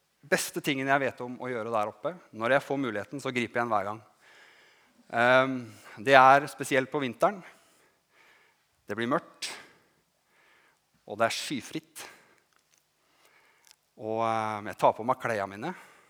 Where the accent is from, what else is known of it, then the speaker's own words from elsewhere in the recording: Ulefoss, Telemark, Norway; jeg vokste opp på Ulefoss, på Philadelphia Ulefoss.